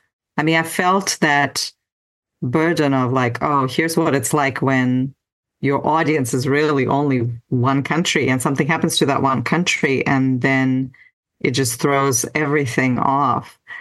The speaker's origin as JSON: {"language": "English", "region": "Crimea", "country": "Ukraine", "tie": "born or raised there", "first_language": "Russian", "second_language": "English", "said": "my first language is Russian. And I come from Crimea, which is in the south of Ukraine. And so I grew up speaking Russian and, I took English at school"}